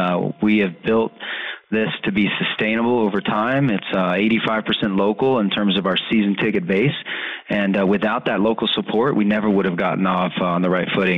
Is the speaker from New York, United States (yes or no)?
no; Tampa, Florida, United States; Obviously, I'm from Tampa and spent time with two teams there at the professional level.